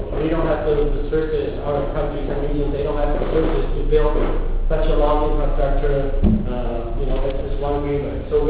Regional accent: Prague, Czechia; I'm from Prague.

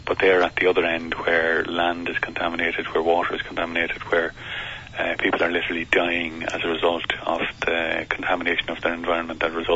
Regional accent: Longford, Leinster, Ireland; In my mm-hmm. own part of the country, I come from Longford.

